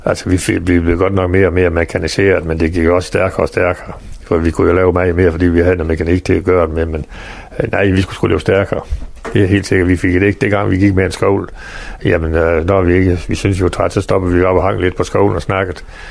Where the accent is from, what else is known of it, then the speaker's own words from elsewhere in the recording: Central Denmark Region, Denmark; now in Frederikshavn, Denmark; Nej, jeg er ikke indfødt. Jeg kommer ned fra Midtjylland.